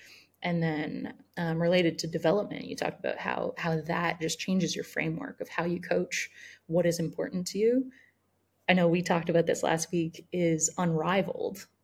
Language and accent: English; Canada; like growing up in Canada, getting my coaching certificate in Canada